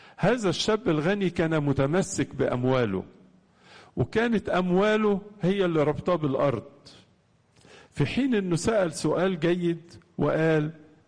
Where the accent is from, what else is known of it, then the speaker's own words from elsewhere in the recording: Egypt; بنتكلم عن مصر مش عشان أنا مصري أو يعني كلنا مصريين